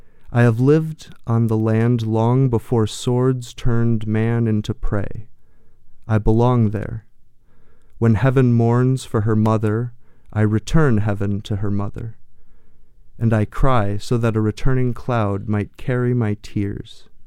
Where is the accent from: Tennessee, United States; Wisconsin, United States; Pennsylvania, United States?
Wisconsin, United States; Milton; My hometown of Milton, Wisconsin, about 40 minutes south of here or so, had a local organization that would put on a children's play every year, the Milton Optimists Club.